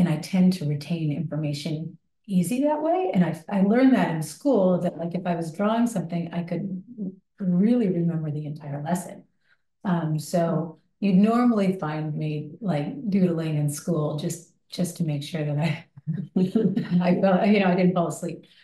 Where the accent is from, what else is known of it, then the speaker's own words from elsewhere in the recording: Texas, United States; My grandmother was the director of Art and History Museum. As I was growing up in Texas.